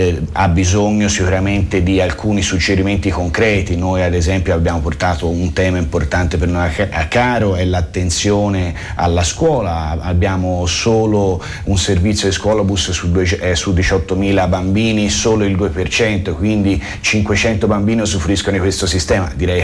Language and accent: Italian; Florence, Tuscany, Italy; Siamo fiorentini, diciamocelo.